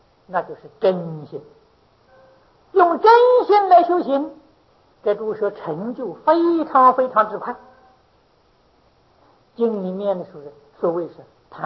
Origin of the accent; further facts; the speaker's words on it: China; 这两部经啊都是为我们中国人最喜欢读的